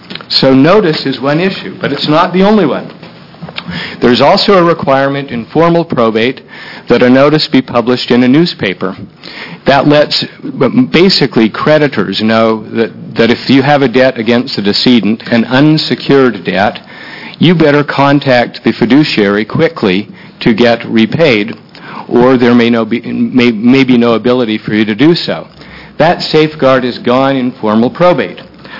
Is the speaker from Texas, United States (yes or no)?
no; Portland, Oregon, United States; I'm an attorney from Portland.